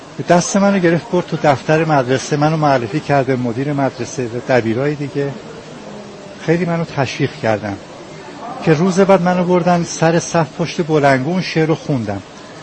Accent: Tehran, Tehran Province, Iran; also born or lived in Qom; من متولد تهرانم ولی از کلاس اول ابتدایی تا مثلا سوم چهارم ابتدایی تو قم درس خوندم

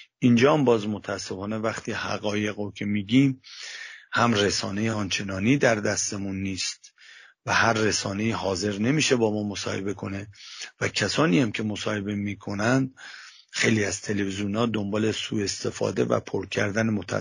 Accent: Iran; moved away; از زمانی که من از ایران اومدم بیرون خیلی از عزیزانم و خانوادهمو از دست دادم

